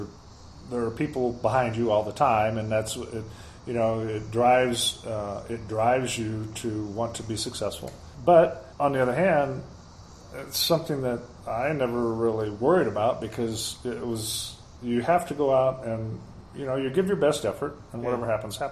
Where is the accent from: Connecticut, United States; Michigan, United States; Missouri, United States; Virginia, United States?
Missouri, United States; also born or lived in San Diego / Chicago; now in Colorado, United States; So, and I grew up in Missouri. I didn't want to go back there, so it just seemed like Colorado was about halfway in between